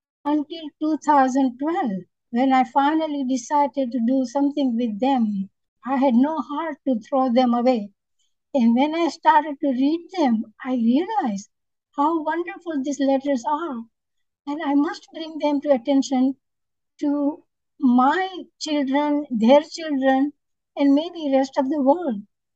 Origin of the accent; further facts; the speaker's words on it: Gujarat, India; first language Gujarati; English is a second language; Gujarat in India. It's a northwestern state. And the language, that state is a Gujarati language. It's my mother tongue. I speak very well.